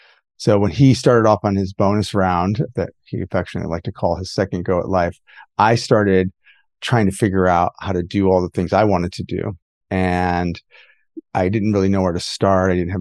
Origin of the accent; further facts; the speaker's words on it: Midwest, United States; I grew up in the Midwest and my parents both, it was a typical blue collar family.